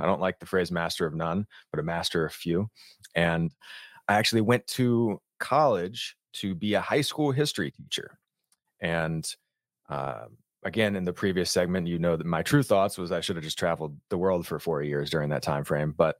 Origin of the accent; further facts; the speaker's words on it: Richmond, Virginia, United States; And so I did a powerlifting competition in my hometown of Richmond, Virginia, like 3 weeks before I graduated